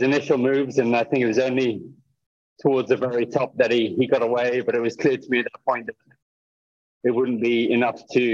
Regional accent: Kenya; that journey for me was growing up in Kenya, seeing the Tour de France on the TV for the first time as a teenager

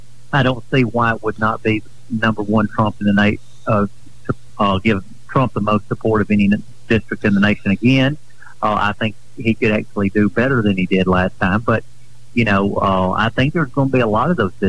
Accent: the South, United States; Of course, he's a Democrat, I'm a Republican, but we're both from the South

